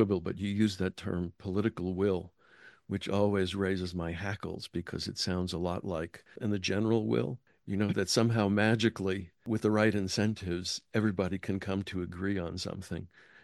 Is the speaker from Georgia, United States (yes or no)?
no; Houston, Texas, United States; I grew up in Houston when there was a football team called the Oilers.